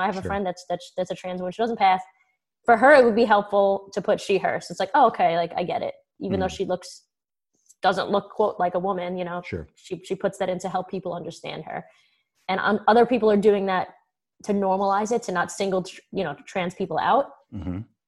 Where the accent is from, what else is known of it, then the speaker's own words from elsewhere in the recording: Brooklyn, New York, United States; Like, I'm Italian. I'm from Brooklyn.